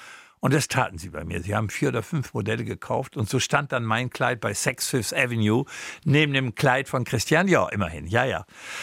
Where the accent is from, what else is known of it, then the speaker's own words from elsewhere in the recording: Bremen, Germany; ich bin Bremer und irgendwie ist man in Bremen erzogen. Man bleibt dann doch ein gewisser Bremer.